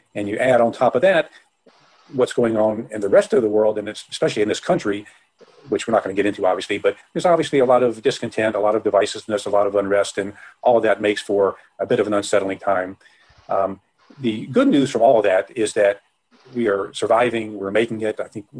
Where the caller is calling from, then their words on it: Larchmont, New York, United States; I am beaming here from Larchmont, New York, which is a small suburb of New York City, about 30 miles outside of New York.